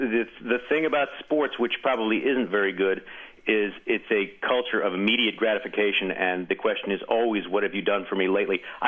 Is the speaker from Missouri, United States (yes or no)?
yes; St. Louis, Missouri, United States; And I grew up in St. Louis, and so I am really actually, I care much more for Missouri than for Harvard when it comes to football.